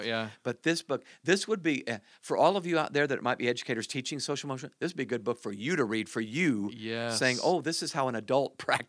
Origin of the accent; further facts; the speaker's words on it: Ohio, United States; I grew up in Ohio.